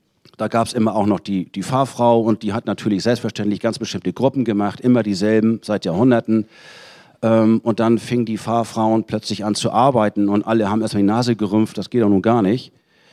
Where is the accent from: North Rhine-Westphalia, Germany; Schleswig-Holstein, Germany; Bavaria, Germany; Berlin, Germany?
Schleswig-Holstein, Germany; Also, ich komme aus Nordfriesland, das ist noch weniger ein Thema.